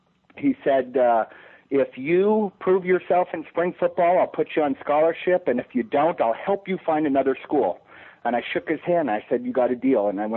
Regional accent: California, United States; I'm from the San Fernando Valley.

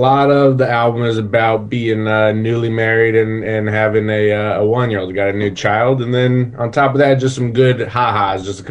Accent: Denver, Colorado, United States; Of Colorado. Yeah, I'm from Denver. I was home for Passover.

